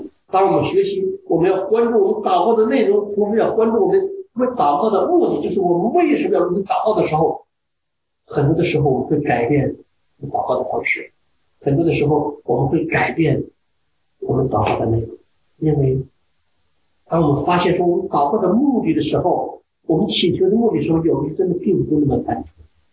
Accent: China

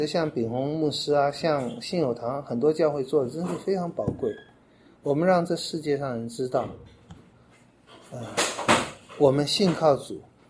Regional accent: China; 哎，我们中国人这种感觉最多了，有一好没两好

